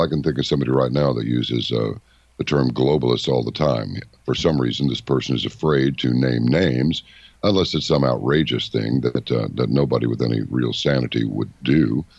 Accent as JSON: {"language": "English", "region": "Texas", "country": "United States", "said": "Because I was from Texas and George W. Bush was president, and that put me on a blacklist right there."}